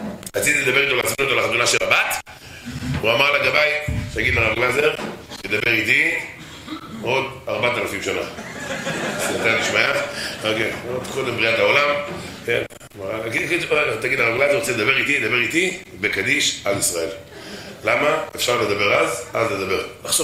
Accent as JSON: {"language": "Hebrew", "town": "Volozhin", "region": "Minsk Region", "country": "Belarus", "tie": "born or raised there", "said": "למדנו חברותא, שהייתי בוולוז'ין, אני גדלתי בוולוז'ין, אתה יודע."}